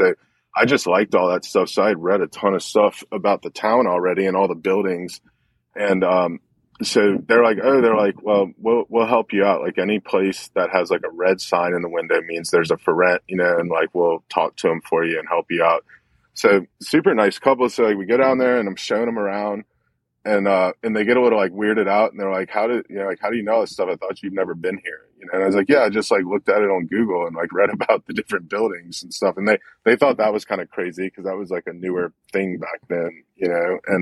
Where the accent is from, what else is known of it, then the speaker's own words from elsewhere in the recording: New Orleans, Louisiana, United States; like growing up in New Orleans, you know, like, dude, like the tour guides were always like drunk guys smoking cigarettes, dressed like pirates.